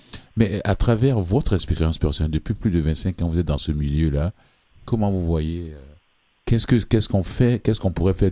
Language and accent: French; Montreal, Quebec, Canada; moi je suis de Montréal